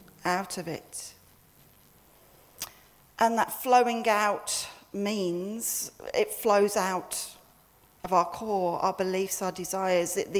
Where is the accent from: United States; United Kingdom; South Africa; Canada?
United Kingdom; England; when I was growing up in England